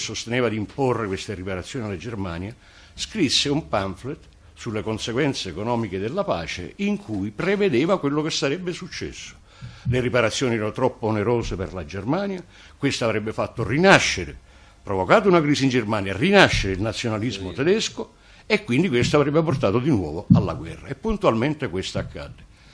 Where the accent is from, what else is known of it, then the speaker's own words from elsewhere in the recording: Sicily, Italy; io sono nato più vicino a Tunisi che a Roma.